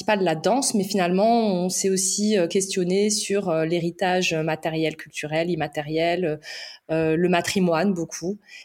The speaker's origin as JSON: {"language": "French", "country": "Morocco", "said": "je suis d'une petite tribu, je suis marocaine, mais je ne suis ni Rifaine ni Chelha. Voilà, je suis Zénette."}